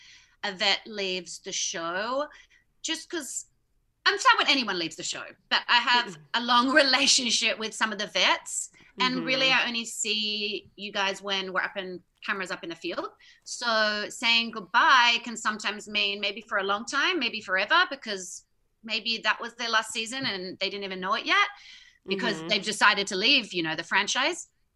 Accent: Australia; I mean, I'd probably be great at swimming. I'm Australian. Like, I'm a good swimmer.

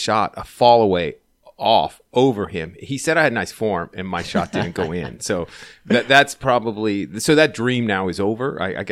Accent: San Francisco, California, United States; but growing up in San Francisco and my wife from New York, we hated Los Angeles.

